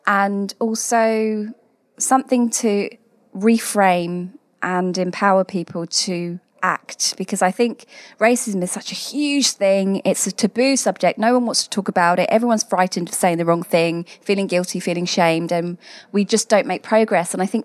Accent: East of England, United Kingdom; I grew up in Hertfordshire. I one of very few families of colour.

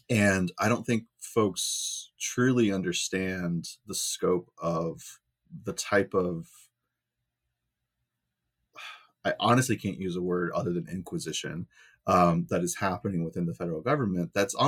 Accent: Southern United States, United States; so I grew up in the South.

